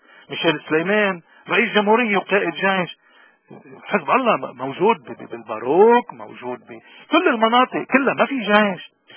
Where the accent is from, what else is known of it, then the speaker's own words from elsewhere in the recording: Lebanon; ما في دولة عندنا بلبنان